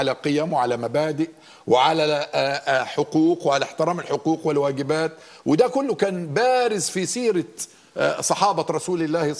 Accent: Egypt; وكوني أنا مصري

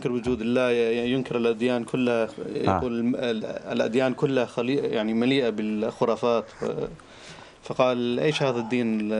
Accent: Pakistan; Arabic is a second language; أنا أصلي باكستاني.

